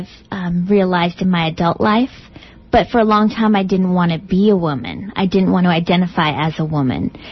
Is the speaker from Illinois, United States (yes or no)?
no; Littleton, Colorado, United States; I am 31. I'm from Littleton, Colorado, and I am a teacher and a researcher.